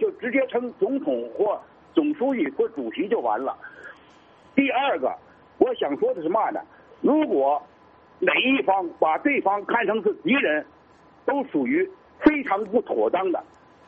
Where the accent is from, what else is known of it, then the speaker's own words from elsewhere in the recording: China; 作为一个中国人